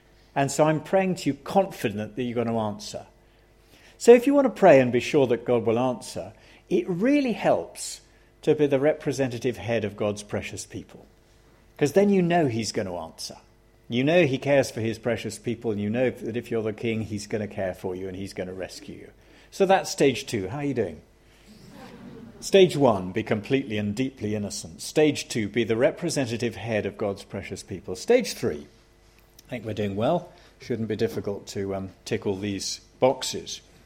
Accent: United Kingdom; speaking as a British person

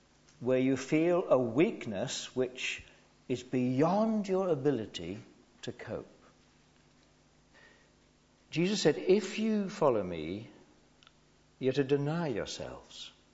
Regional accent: South West England, United Kingdom; I'm Cornish, you know

